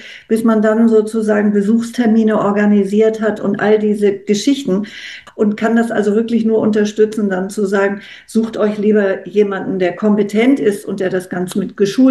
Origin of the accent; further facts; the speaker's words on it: Germany; Und das Erste, was mir aufgefallen ist als Deutsche, das heißt feeling-home.at.